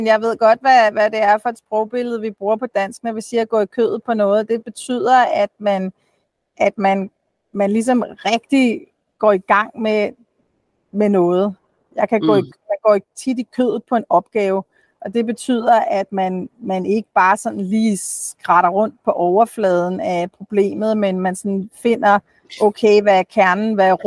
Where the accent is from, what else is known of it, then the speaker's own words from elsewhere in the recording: Copenhagen, Capital Region of Denmark, Denmark; accent: Copenhagen; Altså jeg lyder som en københavner, det gør jeg.